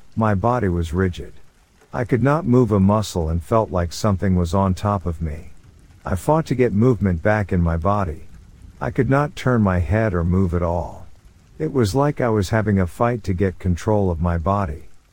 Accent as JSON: {"language": "English", "region": "North Carolina", "country": "United States", "said": "I'm from Western North Carolina in the Blue Ridge Mountains. I'm a deer hunter"}